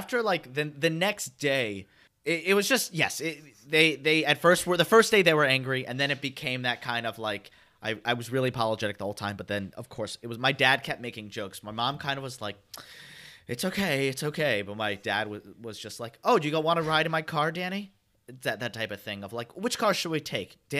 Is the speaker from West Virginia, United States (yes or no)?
no; Long Island, New York, United States; now in Los Angeles, United States; I live right now in Los Angeles, and I flew back to New York. I grew up on Long Island, just outside the city.